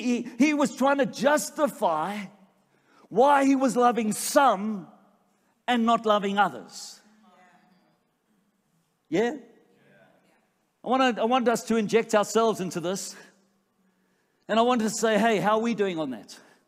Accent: Australia; I'm Australian.

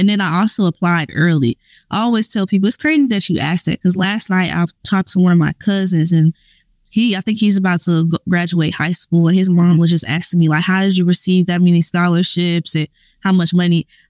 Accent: Georgia, United States; because I'm originally from Georgia, you know, I thought about the AUC, but I didn't think I really wanted to be there because I've already experienced, like, Atlanta and everything like that.

